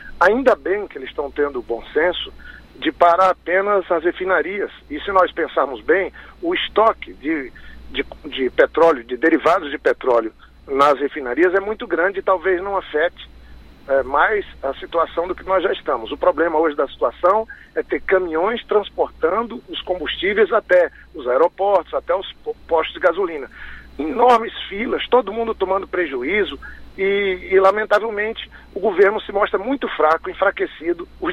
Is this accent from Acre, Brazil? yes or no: yes; Acre, Brazil; porque eu sou da Amazônia, sou do Acre.